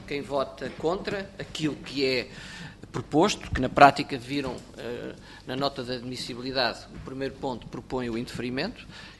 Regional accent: Portugal; Porque nós portugueses somos do Sul, mas também sabemos trabalhar cedo.

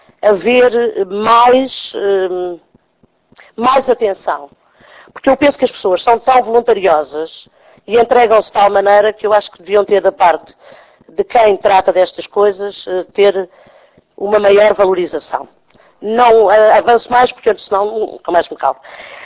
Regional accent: Santarém, Portugal; O Conselho Municipal de Santarém, de onde eu sou

